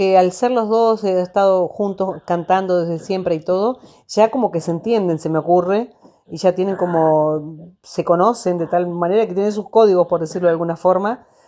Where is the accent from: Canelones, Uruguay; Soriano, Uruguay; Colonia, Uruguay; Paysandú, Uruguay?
Paysandú, Uruguay; soy de Paysandú, me pasa igual. No hablamos, más allá de que somos uruguayos y del mismo país, pero cada ciudad, cada pueblo, tiene como su modismo, su forma. Su manera de hablar